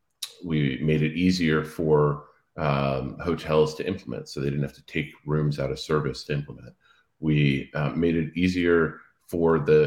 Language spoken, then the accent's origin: English; Cape Cod, Massachusetts, United States; So I grew up on Cape Cod. At 15, I was working in a go-kart track